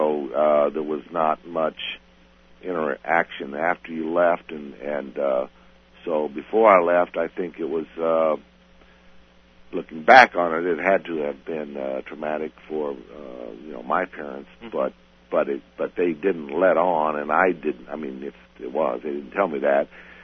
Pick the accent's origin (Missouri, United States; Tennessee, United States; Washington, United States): Missouri, United States; St. Joseph; back in my hometown, St. Joe, Missouri, and it was like okay again.